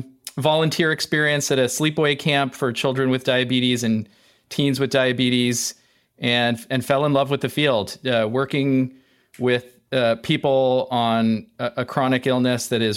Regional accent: Studio City, California, United States; Well, I'm from Studio City originally, so it's in my blood.

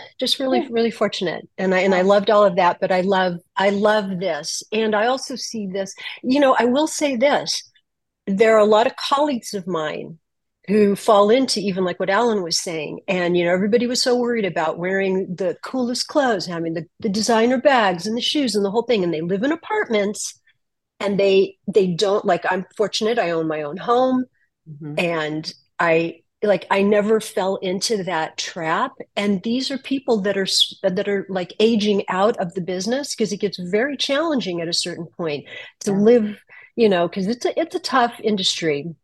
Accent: Los Angeles, California, United States; So I'm from Los Angeles, and I'm a professional makeup artist in the entertainment industry.

